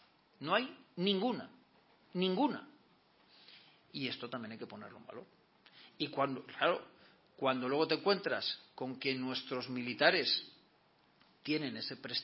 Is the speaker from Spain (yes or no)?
yes; Spain; yo como español me siento muy orgulloso de lo que han hecho nuestras fuerzas en el exterior